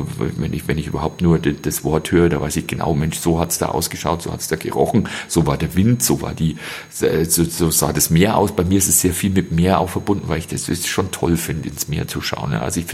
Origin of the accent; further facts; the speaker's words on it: Selb, Bavaria, Germany; so runterschau von Lengenau so runter auf meine Heimatstadt Selb